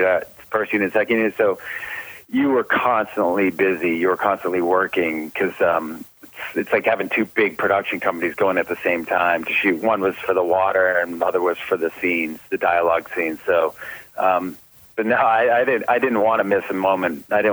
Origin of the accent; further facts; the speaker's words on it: Plymouth, Massachusetts, United States; now in California, United States; You know, I grew up in Plymouth, Massachusetts, and I grew up sailing and in the ocean, so I was like an ocean nut before I even came out to California.